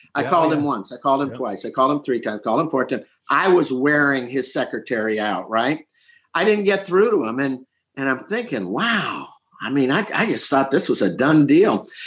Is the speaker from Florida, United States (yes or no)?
yes; Tampa, Florida, United States; And so I tell him about myself, you know, and I'm a comedian from Tampa, Florida.